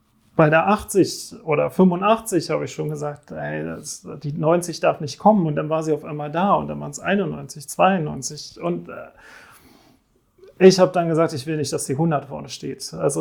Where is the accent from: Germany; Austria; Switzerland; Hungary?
Switzerland; ich komme aus der Schweiz